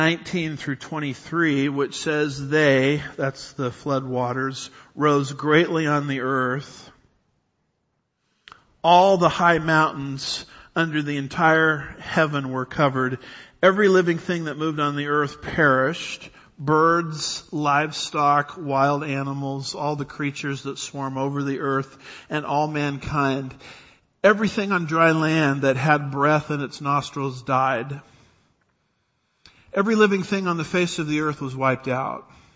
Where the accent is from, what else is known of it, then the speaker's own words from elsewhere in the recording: Huntington Beach, California, United States; I remember when I was growing up in the Huntington Beach area, I never really did any surfing.